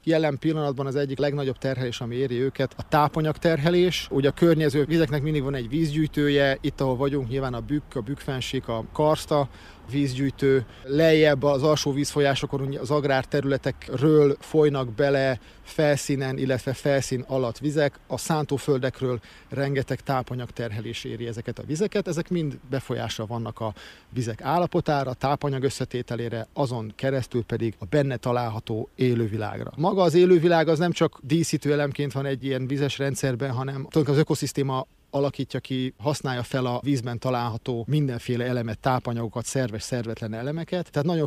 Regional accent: Miskolc, Borsod-Abaúj-Zemplén, Hungary; now in Debrecen, Hungary; én ugye Debrecenben lakom, Debrecenben élek, ott dolgozom, de innen Miskolc környékéről származom, itt töltöttem a gimnazista éveimet Miskolcon.

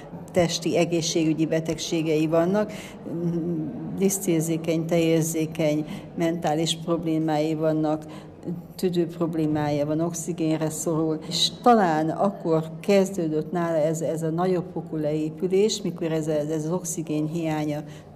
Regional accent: Bükkábrány, Borsod-Abaúj-Zemplén, Hungary; Bükkábrányból jöttem

